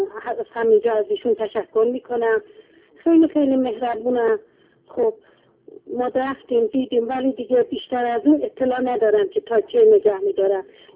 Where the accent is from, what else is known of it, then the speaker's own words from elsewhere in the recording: Tabriz, East Azerbaijan, Iran; ما که ساکن تبریز هستیم، خودتون میدونیم، من و همسرم، پسرم، همگی اهل تبریز هستیم.